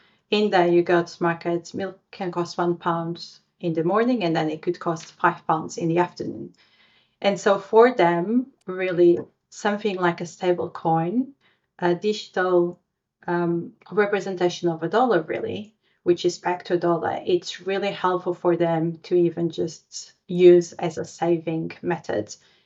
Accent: Portugal; now in United Kingdom; I mean, I'm from Portugal and I live in UK.

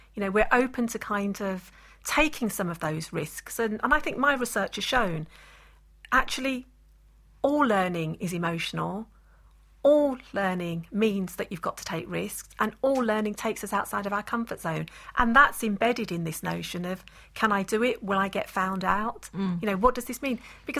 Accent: London, United Kingdom; Growing up in the East End of London, told kids like me didn't go to university.

